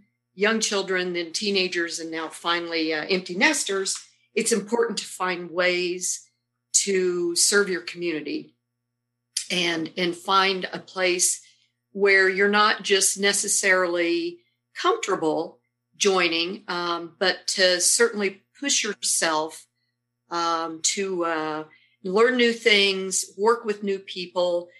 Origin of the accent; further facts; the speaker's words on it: Indiana, United States; also born or lived in Texas; So I was born and raised here in Indiana, went to public school in Madison County. I'm a graduate of Indiana State University and left for a few years to start my career in Texas, came back to southern Indiana